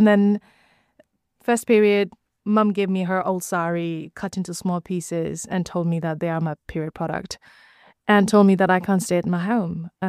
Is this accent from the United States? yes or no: no; Nepal; moved away as an adult; now in United Kingdom; I grew up in Nepal, moved to here in the UK when I was 20 years old. So that's 16 years ago now.